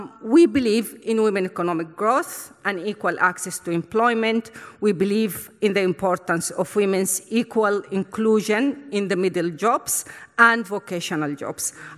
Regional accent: Sudan; I was born and raised in Sudan.

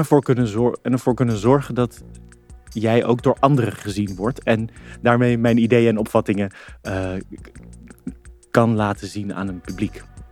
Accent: Netherlands; Ik ben een migrantenkind opgegroeid in een westers land, in een redelijk grote stad in Nederland.

